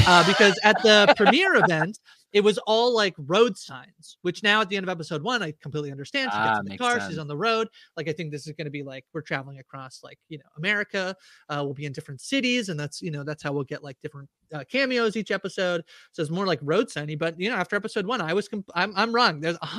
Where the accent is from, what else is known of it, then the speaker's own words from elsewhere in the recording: Canada; I'm Canadian